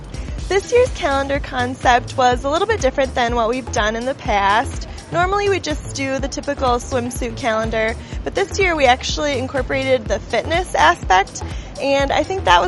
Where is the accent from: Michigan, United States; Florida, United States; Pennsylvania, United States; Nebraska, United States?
Nebraska, United States; Omaha; I'm from Omaha, Nebraska